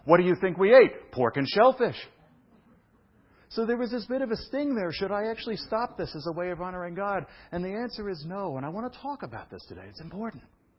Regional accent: Brooklyn, New York, United States; Now, come on, I'm from Brooklyn.

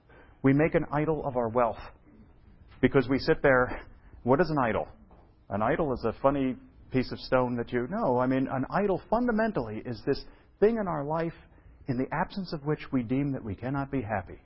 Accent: Ireland; we're Irish, some Irish people here.

